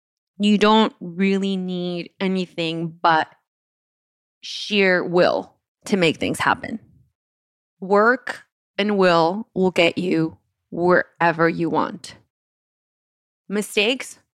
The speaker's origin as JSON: {"language": "English", "region": "Oaxaca", "country": "Mexico", "tie": "born or raised there", "said": "because I am from Oaxaca and I went to school there, I danced all the folklorico."}